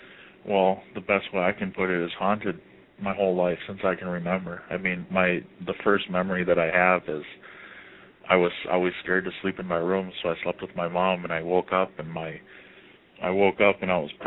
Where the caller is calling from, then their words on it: Minnesota, United States; I'm calling from Minnesota.